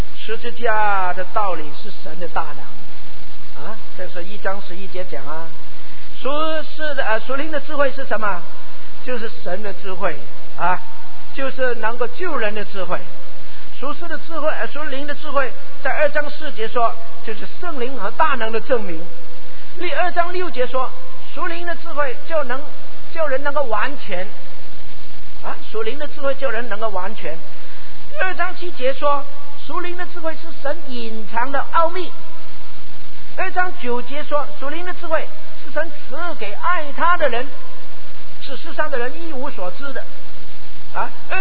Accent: China; 我们中国人说发财就有福，平安就有福

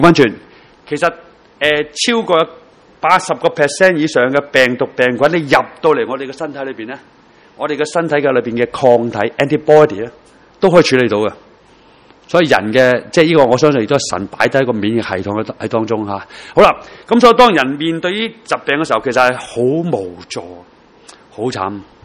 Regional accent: China; 所以我中国人有一句话几得意，

